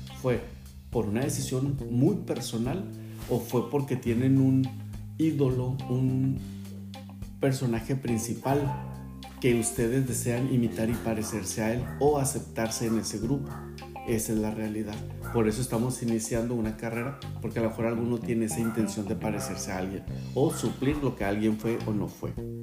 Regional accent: Baja California, Mexico; las personas que vivimos en Baja California tenemos un acento de pronunciamiento diferente a los que viven en Sinaloa, a los que viven en Veracruz.

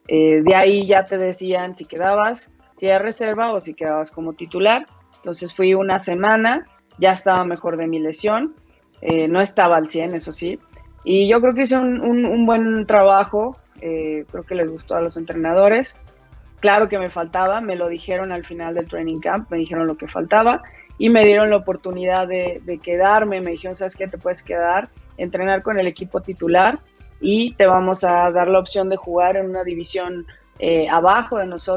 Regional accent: Mexico; el tema tal vez de que soy mexicana

